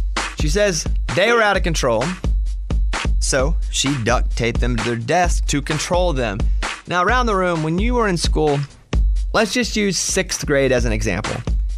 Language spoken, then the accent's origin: English; Arkansas, United States; But yes, like, it was nothing growing up in Arkansas to get paddlings, and hard ones, too.